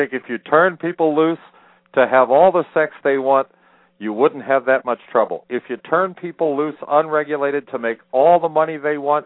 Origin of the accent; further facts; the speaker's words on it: United States; the American people, and I'm, you know, we are the American people, you, me.